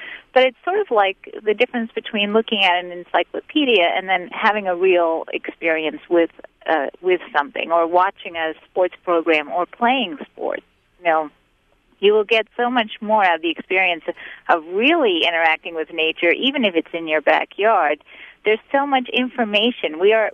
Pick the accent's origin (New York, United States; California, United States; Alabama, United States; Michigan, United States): New York, United States; New York City; moved away; I remember when I grew up in New York City, and when I moved out to Pennsylvania for the first time, lived in a place with no streetlights